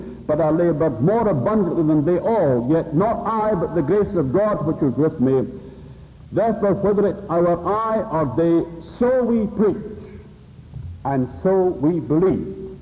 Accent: Scotland, United Kingdom; and I'm a Scotsman, and I'm very frugal about time as well as money.

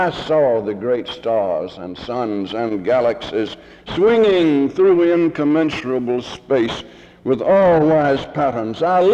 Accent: Lewisburg, United States; I was baptized and joined the Baptist Church just 15, 20 miles from here over in Lewisburg. That's my hometown. That's where I originated.

